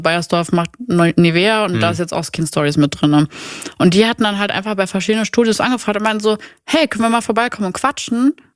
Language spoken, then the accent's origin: German; Dresden, Saxony, Germany; Der war so, ja, woher bist du? Und ich so, aus Dresden. Der so, ich habe gehört, das war richtig zerbombt früher.